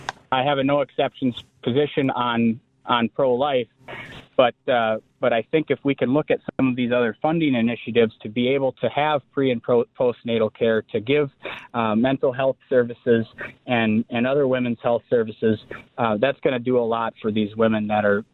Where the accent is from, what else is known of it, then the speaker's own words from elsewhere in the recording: Wisconsin, United States; I was born and raised in the Northwoods. I was born helping my neighbor farmers shovel manure and throw hay bales and pick rock.